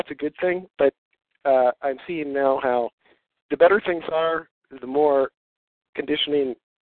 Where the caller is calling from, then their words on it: Menlo Park, California, United States; from Menlo Park.